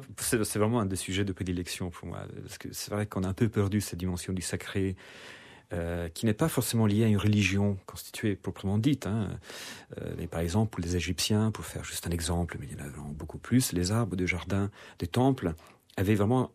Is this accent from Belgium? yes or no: no; Rome, Lazio, Italy; born there; French is a second language; Je suis né à Rome, j'ai vécu 30 ans à Rome.